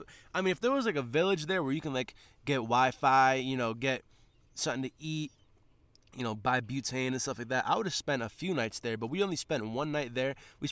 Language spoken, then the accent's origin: English; New England, United States; because we're from New England, we've become, like, very big national park enthusiasts.